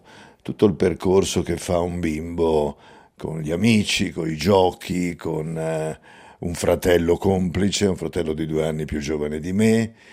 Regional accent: Sant'Ilario, Liguria, Italy; sono nato a Sant'Ilario, che è un paesino sopra Nervi, quindi nelle vicinanze di Genova, e dal mio terrazzo di casa mia si vedeva la spianata di mare da Portofino al porto di Genova

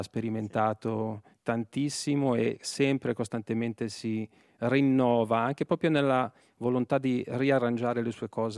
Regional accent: Cimamulera, Piedmont, Italy; born there; una vecchia zia che dirigeva la corale del paesino in cui sono nato, a Cima Mulera in Ossola

